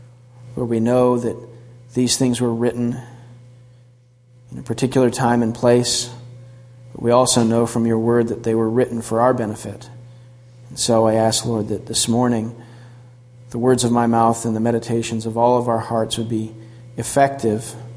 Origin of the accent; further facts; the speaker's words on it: South Carolina, United States; I grew up in the South, where there was basically no snow. Every once in a while in South Carolina, they'll say snow on the weather report.